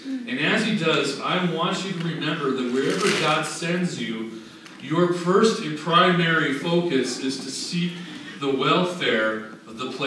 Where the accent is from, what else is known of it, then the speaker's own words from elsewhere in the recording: Canada; I always feel a sense of great gratitude for Canada and the fact that I am Canadian.